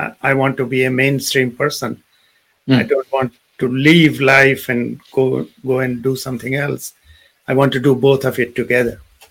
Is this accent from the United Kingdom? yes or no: no; India; when we grew up in India, every time you go, you know, in the village or anywhere